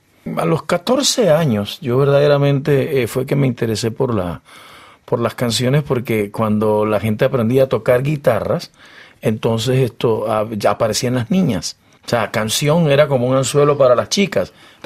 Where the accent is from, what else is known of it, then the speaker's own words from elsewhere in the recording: Panama; now in Mexico; Panamá es el lugar donde yo, pues, soy panameño. México es el lugar que me acepta, donde vivo 10 años en México.